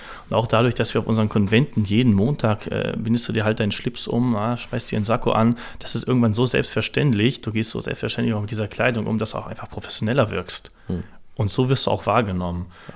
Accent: Hanover, Lower Saxony, Germany; Ich bin gebürtiger Hannoveraner.

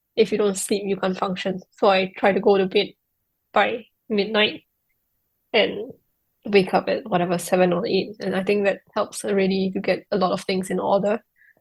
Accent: Singapore; Growing up in Singapore has been so important in so many ways that I'm only just beginning to understand.

